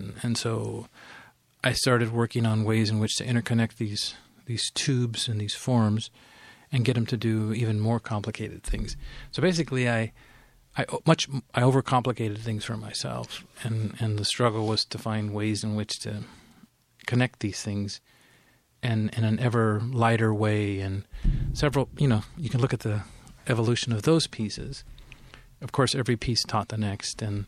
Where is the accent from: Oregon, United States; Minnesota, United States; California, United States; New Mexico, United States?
New Mexico, United States; born there; where I grew up was Mexico at the time, and where I was born in New Mexico was Mexico at the time